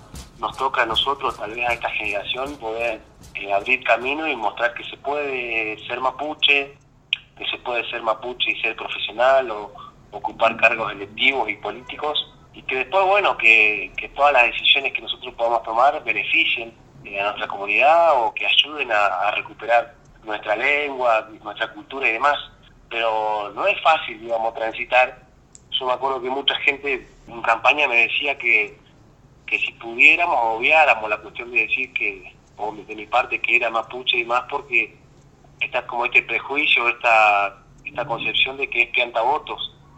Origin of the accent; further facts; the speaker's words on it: Maquinchao, Río Negro, Argentina; la JP Evita, que es mi pueblo, en Maquinchao.